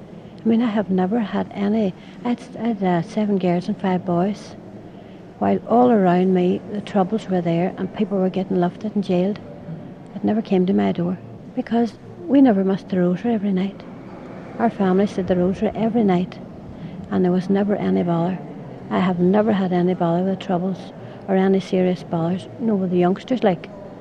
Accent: Derry, Northern Ireland, United Kingdom; I brought my family up during all the troubles, you know, in Chantala. I'm from Derry. I had 12 children then

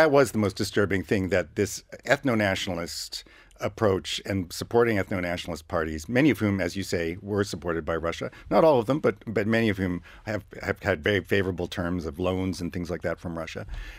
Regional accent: Canada; having lived in California as a Canadian, I should say, for various stretches of time

